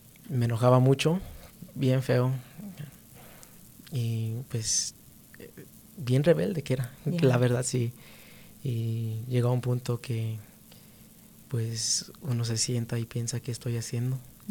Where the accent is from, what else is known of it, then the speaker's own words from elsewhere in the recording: Denver, Colorado, United States; Pues soy aquí de Denver, Colorado. Okay. Nací aquí. Mi familia es de México, pero todos están aquí también. So, toda la familia está en Denver, Colorado también.